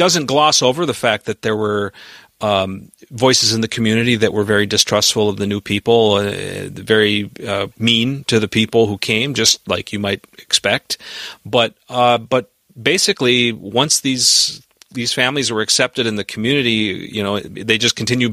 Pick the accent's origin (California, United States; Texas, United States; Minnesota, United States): Minnesota, United States; Hibbing; you know, I'm from Hibbing, Minnesota, which, as I point out in the column, was 50% foreign-born in 1915.